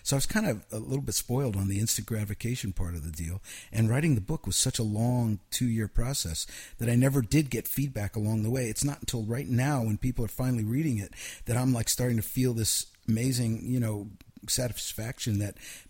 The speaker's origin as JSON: {"language": "English", "region": "Pennsylvania", "country": "United States", "tie": "born or raised there", "said": "And I grew up in Pennsylvania, a small town. There was a sheep farm right behind the house, woods and fields, and I went from being born in a city to being a country kid, basically."}